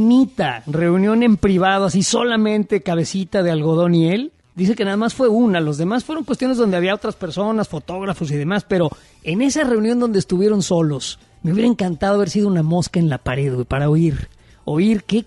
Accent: Mexico; No, soy mexicano

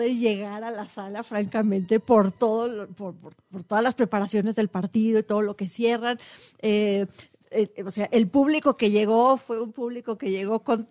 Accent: Coyoacán, Mexico City, Mexico; A ver, pero yo soy de Coyoacán, yo soy mexicana, como el nopal.

